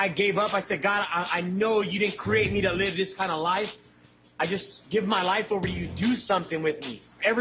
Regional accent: Sanger, California, United States; I grew up in Sanger.

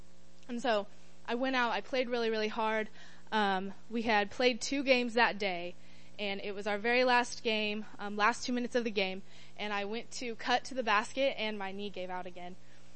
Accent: El Dorado Springs, Missouri, United States; I became a student leader in my youth group in my hometown church in El Dorado Springs.

